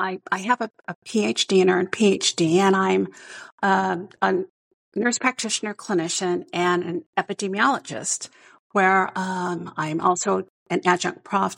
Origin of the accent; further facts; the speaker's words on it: Indiana, United States; moved away as an adult; also born or lived in British Columbia; I was born and raised in Indiana, and actually I'm a dual citizen. I'm a Canadian and a U.S. citizen. Lived here until my early 20s, and then found my way actually to Western Canada, the beautiful province of British Columbia